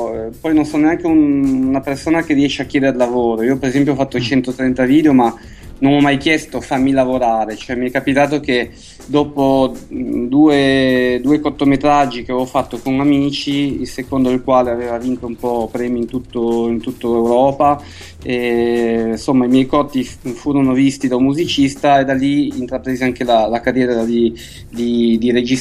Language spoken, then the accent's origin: Italian; Lavagna, Liguria, Italy; also born or lived in Chiavari; fino a 4 anni fa abitavo a Lavagna, perché io sono di Lavagna, anche se al tempo si nasceva a Chiavari, e sempre comunque al di là dell'Entella, del fiume Entella.